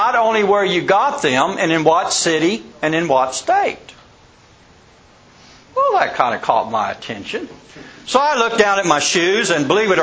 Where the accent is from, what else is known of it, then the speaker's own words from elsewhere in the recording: Arlington, Texas, United States; surely this kid's smart enough to figure out I'm probably from Texas, but he'll never guess Arlington.